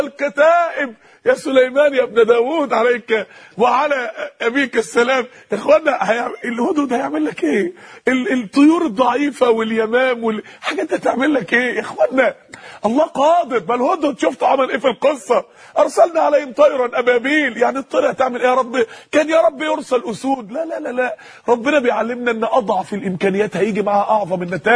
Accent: Mansoura, Dakahlia, Egypt; كان بيقولوا لي لو دخلت مسجد معين عندنا في المنصوره

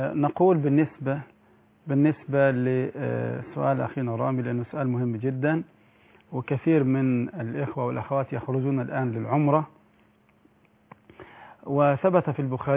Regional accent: Egypt; في عندنا في مصر قطعتان

